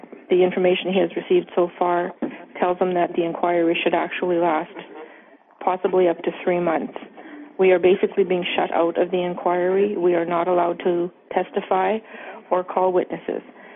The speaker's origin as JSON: {"language": "English", "town": "Dauphin", "region": "Manitoba", "country": "Canada", "said": "from Dauphin, Manitoba."}